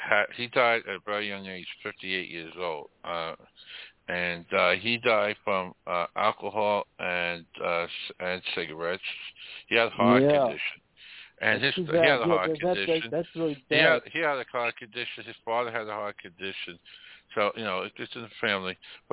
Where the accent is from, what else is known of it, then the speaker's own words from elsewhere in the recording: New York, United States; My number one sport is hockey because I grew up in the New York area and we had hockey.